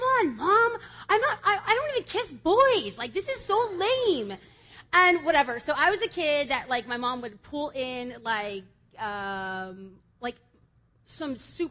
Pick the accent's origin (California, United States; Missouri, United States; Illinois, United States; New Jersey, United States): California, United States; Los Angeles; I am from Los Angeles.